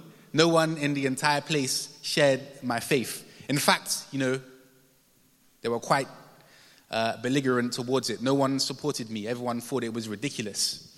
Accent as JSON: {"language": "English", "region": "London", "country": "United Kingdom", "said": "You know, I'm not from South London, I'm from North London"}